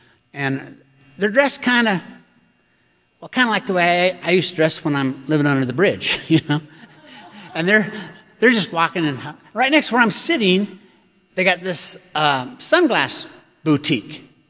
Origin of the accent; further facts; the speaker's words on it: Orem, Utah, United States; I grew up here in Utah. I grew up in Orem, you know, and nobody drank.